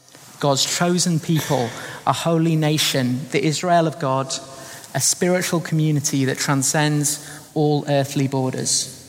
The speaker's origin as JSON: {"language": "English", "country": "United Kingdom", "said": "Now, I am British. I love my country. I love my people. I love the land, the culture, the traditions."}